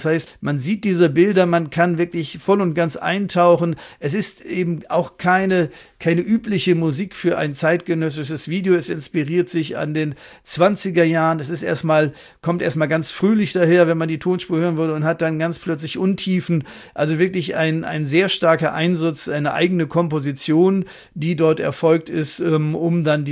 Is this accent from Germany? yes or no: yes; Germany; weil ich als Deutscher und Europäer natürlich diese Seite vielleicht sehr viel besser darstellen kann